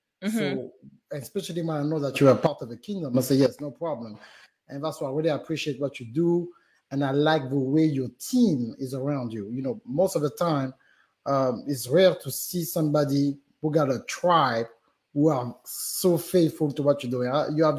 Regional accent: Gabon; also born or lived in Paris, France; now in United States; You hear the accent already. I was born in Paris, France. I'm originally from Gabon, Central Africa, but I live in the United States for the last 20 years. So I really live into those three continents.

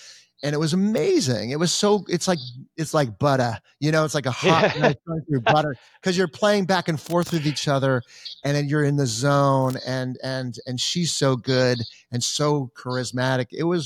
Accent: Encino, California, United States; even though I grew up in Encino, I was in a poor family that grew up

